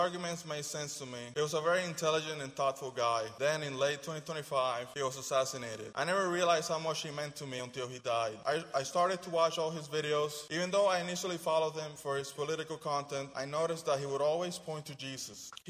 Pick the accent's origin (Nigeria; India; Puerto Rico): Puerto Rico; I was born and raised in Puerto Rico into a Catholic family.